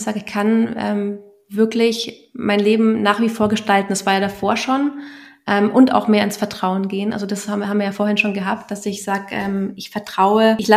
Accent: Munich, Bavaria, Germany; born there; ich bin zwar in München geboren und ich liebe auch so in der Stadt

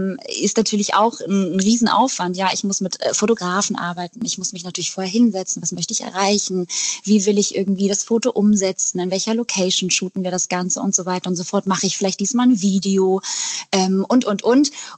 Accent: Eckernförde, Schleswig-Holstein, Germany; Ich komme nämlich eigentlich aus Eckernförde.

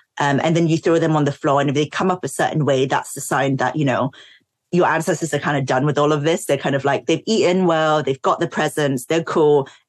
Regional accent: Singapore; when I was growing up in Singapore

